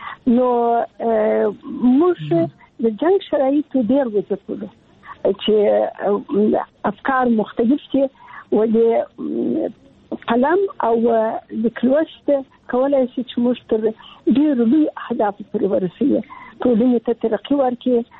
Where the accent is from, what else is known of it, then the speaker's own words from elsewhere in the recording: Kandahar, Afghanistan; also born or lived in Kabul; زه د کندهار یم، د کندهار د غونیا لالیسي کې مې زده کړې وکړې او کابل پوهنتون ته ولاړم